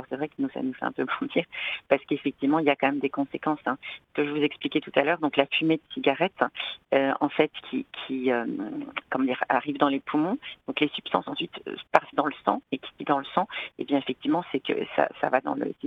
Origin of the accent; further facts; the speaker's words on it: Rennes, Brittany, France; notamment en Bretagne, moi je viens de Rennes